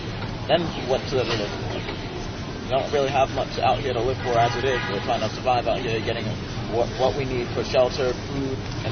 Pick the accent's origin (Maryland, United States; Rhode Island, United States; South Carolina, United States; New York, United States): Rhode Island, United States; now in California, United States; I'm from Rhode Island. I've been on the streets about almost 7 years.